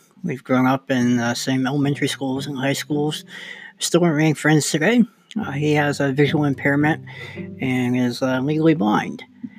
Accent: Palm Harbor, Florida, United States; also born or lived in Tampa, Florida; I was born in Tampa, Florida, and I was raised in Palm Harbor. I actually grew up in the same neighborhood that you did.

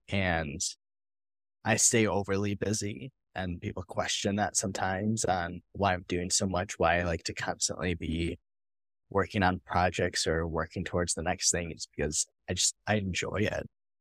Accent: Cedarburg, Wisconsin, United States; For me, growing up in, I grew up in Cedarburg, Wisconsin. We affectionately called it the Cedar Bubble.

